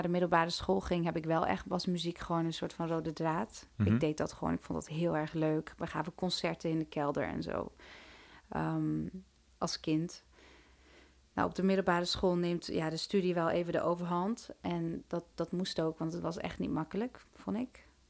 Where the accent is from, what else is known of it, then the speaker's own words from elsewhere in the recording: Turkey; now in Netherlands; ik ben Turks